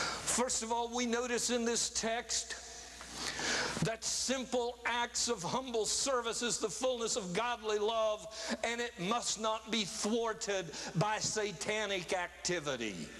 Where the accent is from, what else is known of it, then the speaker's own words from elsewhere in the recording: Indiana, United States; When I hear of the man from my home state of Indiana